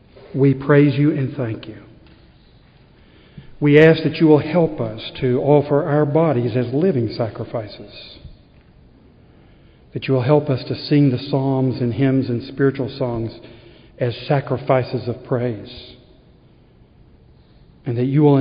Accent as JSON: {"language": "English", "town": "Athens", "region": "Tennessee", "country": "United States", "tie": "born or raised there", "said": "We have this Athens, Tennessee connection. Growing up in Athens, my dad was, you know, he ran a business."}